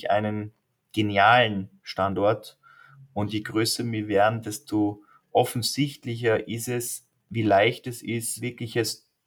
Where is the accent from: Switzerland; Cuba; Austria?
Austria; Aber ich bin halb Schotte, halb Österreicher, aber ich bin in Österreich aufgewachsen